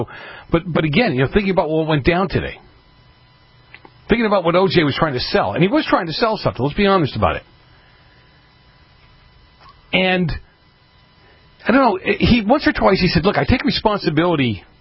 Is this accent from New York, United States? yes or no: no; Boston, Massachusetts, United States; I grew up in Boston, and my joke has always been the Patriots couldn't win if the other team didn't show up, right?